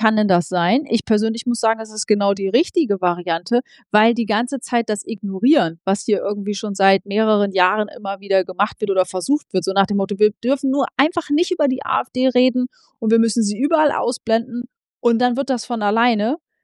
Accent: Jever, Lower Saxony, Germany; ich komme ja aus Jever und wenn man hier groß wird, dann wird man halt mit Jever groß

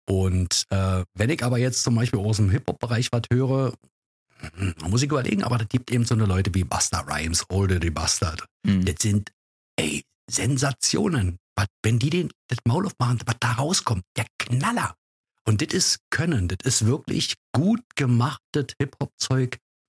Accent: East Germany, Germany; Ich bin ja in der DDR groß geworden

